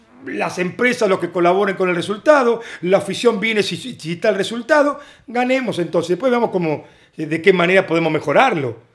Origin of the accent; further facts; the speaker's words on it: Argentina; now in Spain; Entonces, a ver, como argentino, salí campeón, ascendí